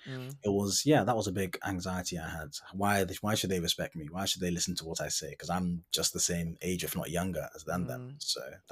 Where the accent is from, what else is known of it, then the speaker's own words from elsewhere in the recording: United Kingdom; I'm Ghanaian and mainly growing up in the UK, but kind of maintain those contacts still